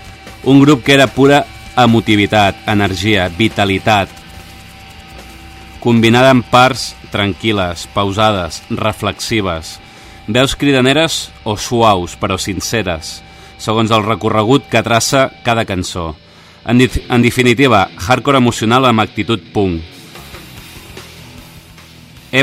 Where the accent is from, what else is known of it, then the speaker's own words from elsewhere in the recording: Salt, Catalonia, Spain; Recordo el que vam quedar a la sortida de Girona Nord, just a la rotonda d'entrada de Salt del meu poble